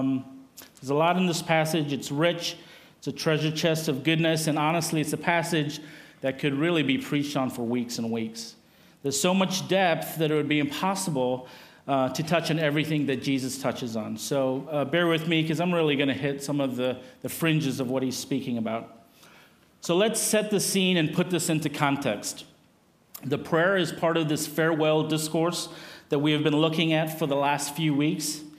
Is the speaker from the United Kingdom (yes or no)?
no; South Africa; now in Lansing, United States; southeast, you'll end up in South Africa. And so that's where I'm from, okay? So I am going to use my best American accent to speak to you.